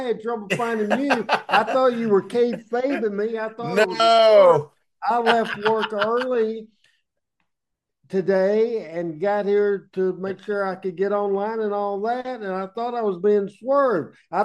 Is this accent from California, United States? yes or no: no; Jonesboro, Arkansas, United States; Yeah, I grew up about 70 miles from Memphis. I grew up in Northeast Arkansas and Jonesboro, Arkansas.